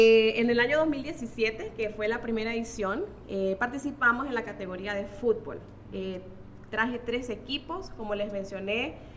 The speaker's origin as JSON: {"language": "Spanish", "town": "San Pedro Sula", "region": "Cortés", "country": "Honduras", "said": "y sí, es correcto, vengo desde San Pedro Sula."}